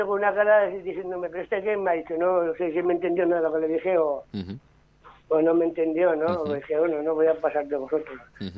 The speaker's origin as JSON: {"language": "Spanish", "town": "Etxauri", "region": "Navarre", "country": "Spain", "tie": "born or raised there", "said": "me han estado haciendo grabaciones en donde nací, en Echauri, en la casa donde nací."}